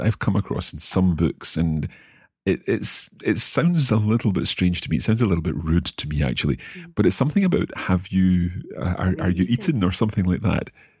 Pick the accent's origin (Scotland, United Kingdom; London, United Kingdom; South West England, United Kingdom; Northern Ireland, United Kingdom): Scotland, United Kingdom; And if I want to say I am from Scotland, in my case, 我从苏格兰来。